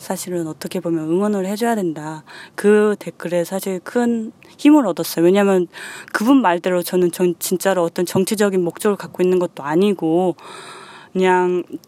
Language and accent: Korean; South Korea; 제가 이제 여행 초반에 사람들이 어디서 왔냐 이렇게 질문했을 때 제가 이제 코리아라고 답하면 꼭 노스, 사우스 이런 걸 물어봐요.